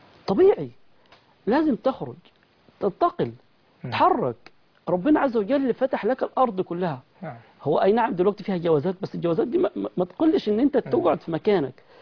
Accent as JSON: {"language": "Arabic", "region": "Upper Egypt", "country": "Egypt", "said": "من الاموال والارباح عندنا في الصعيد"}